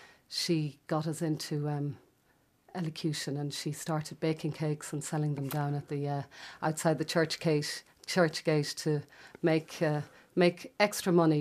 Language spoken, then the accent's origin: English; Tubbercurry, Connacht, Ireland; from the sea, from Sligo. Growing up in Tubbercurry, I have really fond memories of growing up in Tubbercurry. I suppose because it's home, it was small, it was all you knew. Kind of grew up in a very strong community.